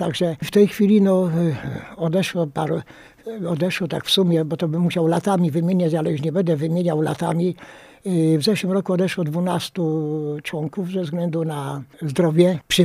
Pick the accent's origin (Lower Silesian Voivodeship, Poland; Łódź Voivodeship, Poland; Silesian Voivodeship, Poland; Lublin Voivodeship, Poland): Łódź Voivodeship, Poland; Sieradz; to ta krew została przeznaczona dla wojewódzkiego szpitala u nas w Sieradzu, dla mieszkańców Sieradza. Że także my takie akcje też robimy. No nie tylko do Matki Polki, dla dzieci potrzebujących, ale robimy tak samo dla mieszkańców naszego grodu, bo my jesteśmy w tym grodzie wychowani.